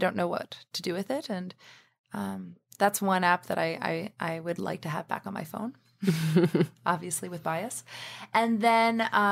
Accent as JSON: {"language": "English", "town": "New York City", "region": "New York", "country": "United States", "tie": "born there", "said": "I'll take a step back and say that I was born in Harlem, New York."}